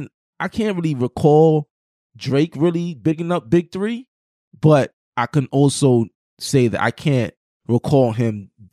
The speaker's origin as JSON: {"language": "English", "country": "Jamaica", "said": "I have mad family in Toronto. I'm Jamaican."}